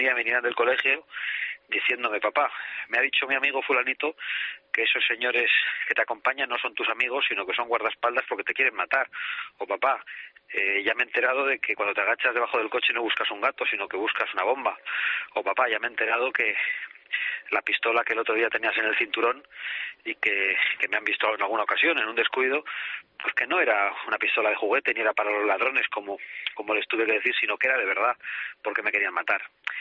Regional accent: Basque Country, Spain; por las circunstancias que viví en mi tierra, porque muy pronto tuve conciencia de lo que estaba pasando en nuestra tierra vasca

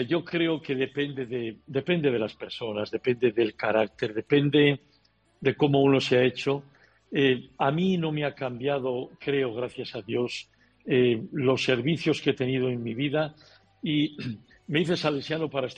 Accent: Asturias, Spain; como diríamos en Bable, me lo dicen les mulleres de mi pueblo, ¿no? Cuando voy a mi pueblo, al Huanco, Asturias, del que estoy muy orgulloso

